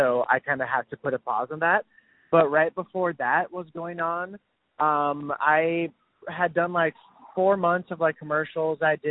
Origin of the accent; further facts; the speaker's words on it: Brazil; English is a second language; moved away as an adult; now in Los Angeles, United States; And then because I am from Brazil and I'm international, I had to get a visa after that to be able to work.